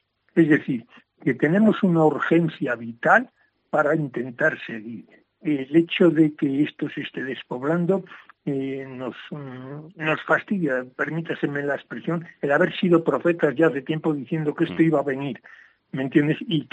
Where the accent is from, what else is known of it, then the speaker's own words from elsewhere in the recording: Castile and León, Spain; Nosotros somos regionalistas leoneses, pero somos ciudadanos españoles